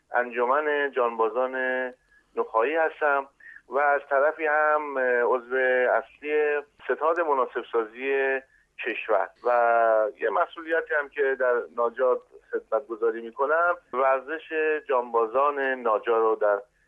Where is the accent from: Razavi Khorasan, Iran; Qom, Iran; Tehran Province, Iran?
Tehran Province, Iran; Tehran; والا من تهرانی هستم. خب ریشمون هم مادرم بچه های سنگلج هستم، بچه های سنگلج تهران هستم. پدرم هم اهل طالاقان هست. منتها من خودم دیگه به واسطه که در تهران بودم و زندگی همش